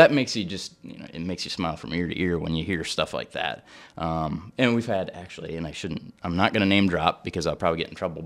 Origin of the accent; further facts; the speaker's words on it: Charles City, Iowa, United States; And then they'll say, well, where are you from? And I say, Charles City, Iowa.